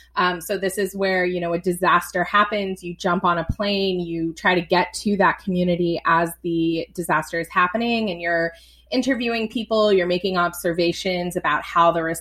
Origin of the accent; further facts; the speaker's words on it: New England, United States; I grew up in New England, and we just never had a disaster that size.